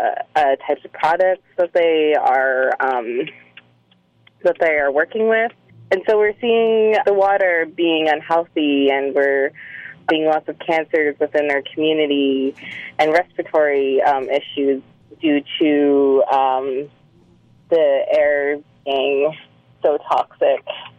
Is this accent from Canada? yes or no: yes; Aamjiwnaang First Nation, Ontario, Canada; I'm from the Amjanang First Nation.